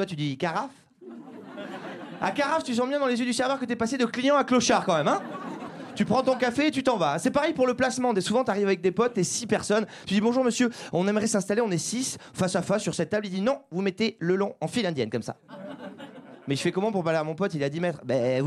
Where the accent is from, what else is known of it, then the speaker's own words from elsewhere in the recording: Saint-Émilion, Nouvelle-Aquitaine, France; je viens de Saint-Émilion. Vous connaissez Saint-Émilion?